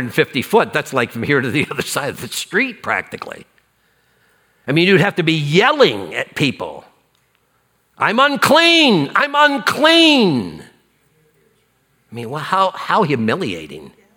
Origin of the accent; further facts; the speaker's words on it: Missouri, United States; I'm from Missouri. Show me, the show me state, right?